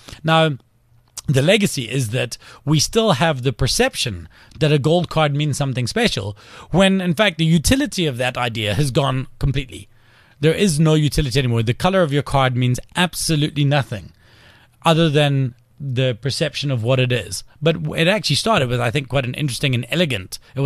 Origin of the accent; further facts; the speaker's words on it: Scotland, United Kingdom; I'm Scottish, and one of the things I'm most upset about is, I mean, I've got an Irish surname and I don't have a clan and a tartan